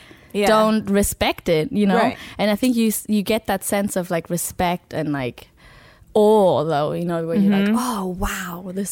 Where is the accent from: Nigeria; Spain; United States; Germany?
Germany; I grew up in Germany. My background is so multicultural.